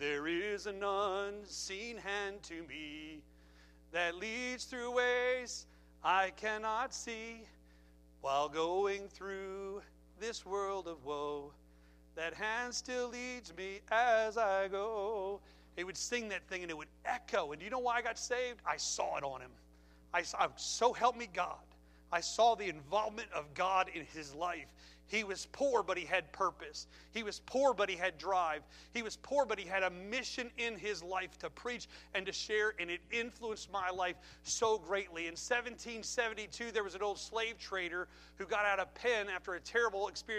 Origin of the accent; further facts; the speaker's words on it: Pennsylvania, United States; When I was a kid, they used to sing in my church that I grew up in Pennsylvania